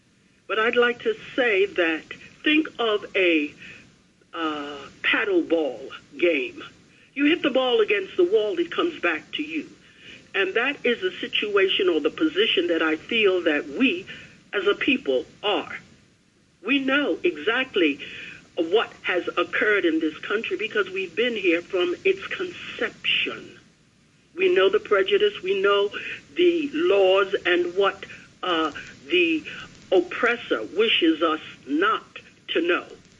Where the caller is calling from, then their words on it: Long Island, New York, United States; From Long Island.